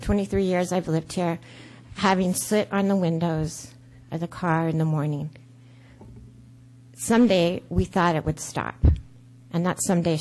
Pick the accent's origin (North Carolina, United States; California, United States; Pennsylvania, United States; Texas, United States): California, United States; Morro Bay; I'm from North Morro Bay here. I'm also part of the Ocean Outfall Group on the Central Coast.